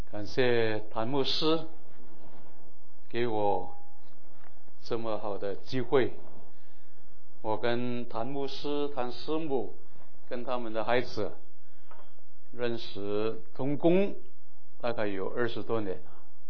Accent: Hong Kong; born there; 我是客家人，我是在香港出生，我是第三代的基督徒。我老乡是在广东东莞

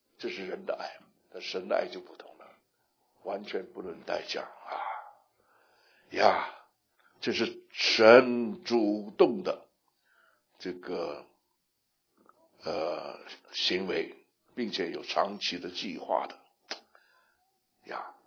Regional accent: Shanghai, China; 我们这里有上海人吗？上海人，上海人，我们上海人常常想的一句话

